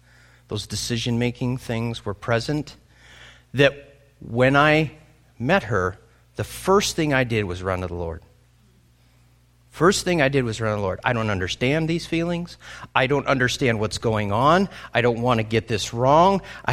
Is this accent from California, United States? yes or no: yes; San Diego, California, United States; moved away as an adult; also born or lived in Orlando, Florida; I had moved from San Diego, which is my hometown. I had joined the Navy. I moved to Orlando, Florida to go to school for 6 months.